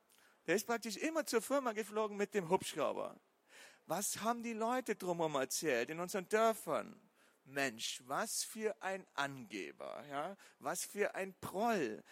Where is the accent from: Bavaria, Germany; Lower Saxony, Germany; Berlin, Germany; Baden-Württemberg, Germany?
Bavaria, Germany; Dort, wo ich herkomme, ich komme aus dem schönen Allgäu. Man hört es vielleicht, ich bin nicht so ganz dialektfrei.